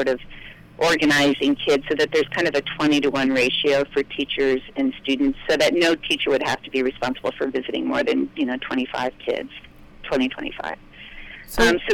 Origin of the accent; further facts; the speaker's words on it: California, United States; I mean, I come from California.